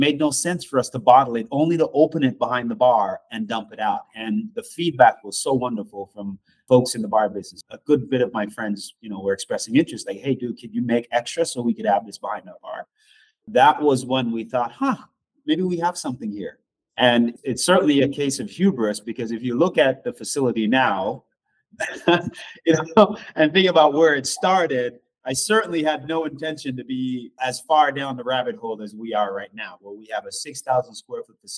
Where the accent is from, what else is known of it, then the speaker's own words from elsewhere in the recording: Jamaica; a ginger beer that I grew up with in Jamaica. That's where I'm from, originally from Jamaica.